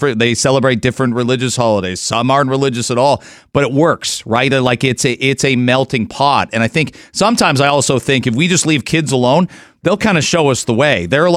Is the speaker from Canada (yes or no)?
yes; London, Ontario, Canada; I grew up in London.